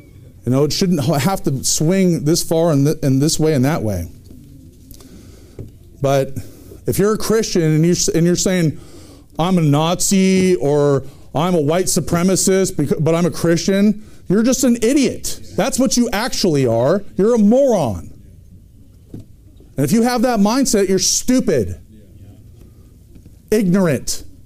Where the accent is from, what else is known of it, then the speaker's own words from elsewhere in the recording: Pacific Northwest, United States; because I grew up in the Northwest. I never lived in the South.